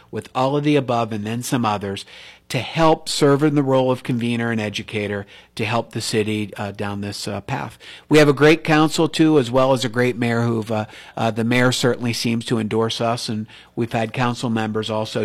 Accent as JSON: {"language": "English", "town": "Ellwood City", "region": "Pennsylvania", "country": "United States", "said": "So we all know I'm from Elwood City, okay?"}